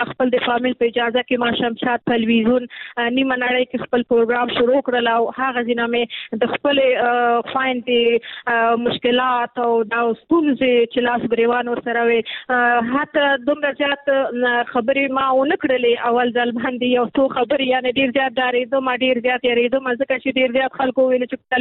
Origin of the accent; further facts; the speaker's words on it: Nangarhar, Afghanistan; زه د ننګرهار یم، ما ویل نور کابل بس دی، نور زه غواړم خپل د ننګرهار د خویندې لپاره کار وکړم. نو دلته زه راغلم